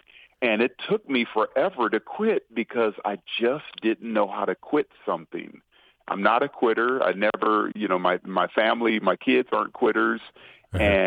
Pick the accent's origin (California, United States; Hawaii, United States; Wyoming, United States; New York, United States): California, United States; Sacramento; I'm from Sacramento, California.